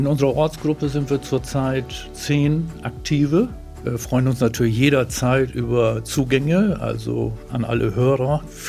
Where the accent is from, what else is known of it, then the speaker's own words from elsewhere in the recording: Lower Saxony, Germany; ich bin ein Kind vom Bauernhof aus Ostfriesland.